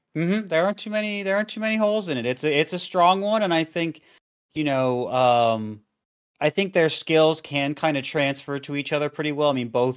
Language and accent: English; the South, United States; I am from the South, yeah.